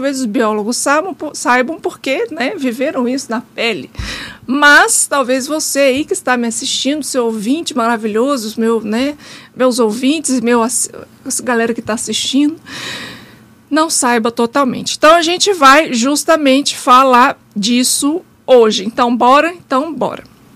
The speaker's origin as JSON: {"language": "Portuguese", "region": "Rio de Janeiro", "country": "Brazil", "said": "Não sei se você sabe, mas eu sou carioca, então desde criança a gente ia na praia"}